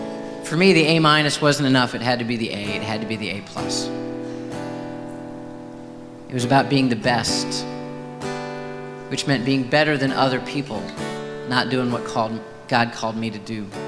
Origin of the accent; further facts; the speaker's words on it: Midwest, United States; I grew up in the Midwest, and she grew up on the West Coast.